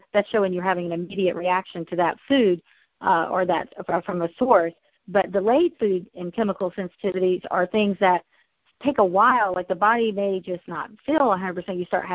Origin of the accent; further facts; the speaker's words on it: the South, United States; I am from the South and I will drink my half and half tea at lunchtime.